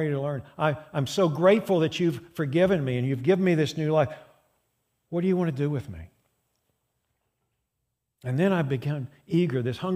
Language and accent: English; United States; So I'm primarily a citizen in God's kingdom, but I'm an American. So my secondary citizenship is here.